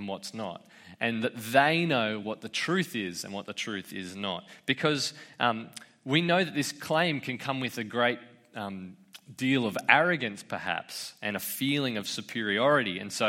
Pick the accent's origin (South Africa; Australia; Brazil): Australia; Jackass, I'm just going to say ass because it's easier for me as an Aussie.